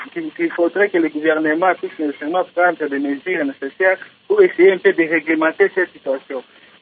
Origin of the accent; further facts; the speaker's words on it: Kindu, Maniema, DR Congo; Vous allez voir par exemple ici chez nous à Kindou, il y a des gens nécessairement qui prennent du courage.